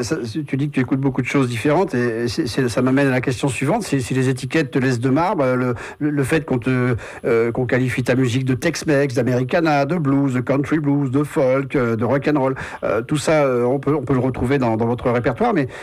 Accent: Normandy, France; Et c'est vrai que chez nous en Normandie, c'est pas ça.

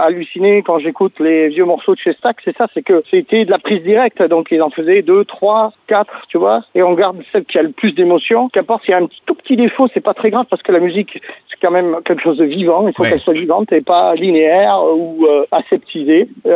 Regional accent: France; comme je dis, on est français, on est européen

